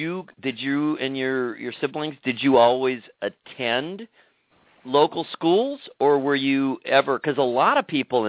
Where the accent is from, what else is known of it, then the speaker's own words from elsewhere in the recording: California, United States; the town I grew up in Southern California was pretty heavily commuter.